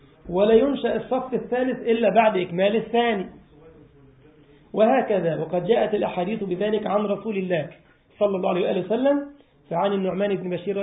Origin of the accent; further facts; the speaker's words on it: Egypt; كان عندي اسبوع دعوه في منطقه اسمها الويلي عندنا في مصر